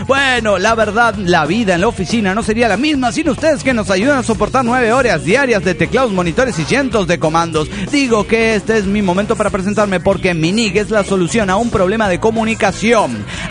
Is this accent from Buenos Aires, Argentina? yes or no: no; El Bolsón, Río Negro, Argentina; del Bolsón Argentina.